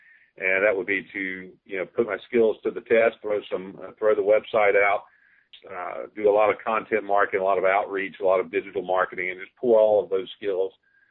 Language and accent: English; North Carolina, United States; I grew up in North Carolina, as you said, and my dad worked at Lejeune.